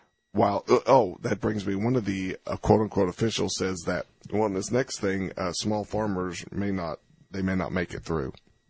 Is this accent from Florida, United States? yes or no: no; Georgia, United States; ladies and gentlemen, I grew up in Georgia. We know what kudzu is.